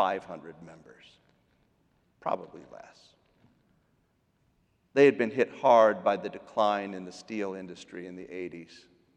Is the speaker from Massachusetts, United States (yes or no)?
no; Quad Cities, Illinois, United States; When International Harvester shut down the Farmall plant in my hometown, it was devastating. My folks were two of the last to go. My stepfather probably died because of it. It took decades, but the Quad Cities bounced back.